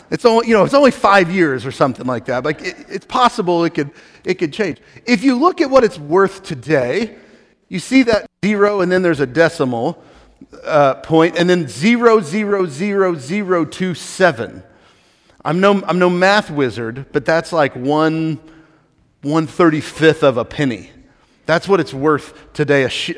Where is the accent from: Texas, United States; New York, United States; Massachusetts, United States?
Texas, United States; because I'm a Texan